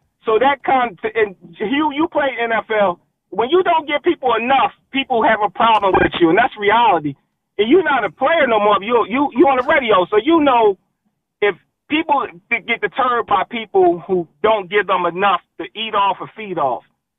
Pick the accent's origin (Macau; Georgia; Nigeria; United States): United States; Philadelphia, Pennsylvania; now in Maryland, United States; I live in Maryland, but I'm from Philadelphia.